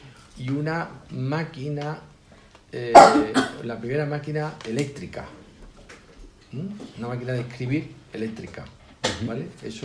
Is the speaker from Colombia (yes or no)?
no; Spain; El país, yo en mi pueblo me acuerdo, años 60, que las calles eran de tierra.